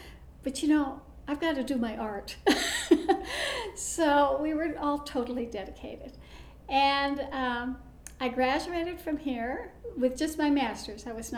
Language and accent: English; Colorado, United States; because I came from Colorado, the Midwest, and I went to the library